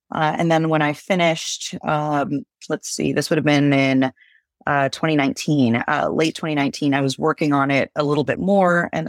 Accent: Galveston, Texas, United States; born there; And I was born in Galveston.

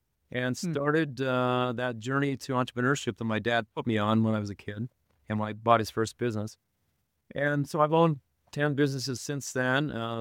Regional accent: Utah, United States; No, I grew up in Utah.

